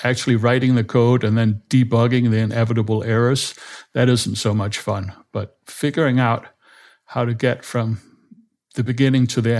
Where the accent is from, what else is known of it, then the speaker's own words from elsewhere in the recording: Copenhagen, Capital Region, Denmark; English is a second language; I grew up entirely in Denmark.